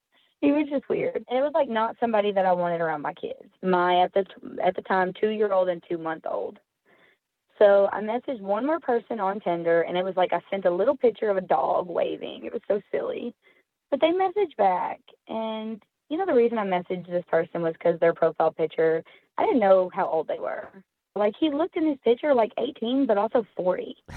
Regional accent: Kentucky, United States; moved away as an adult; we moved out of my home state, which is Kentucky, and we come to Texas.

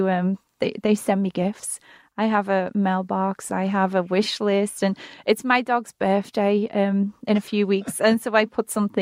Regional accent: Liverpool, North West England, United Kingdom; I'm from Liverpool. You know, the same place as

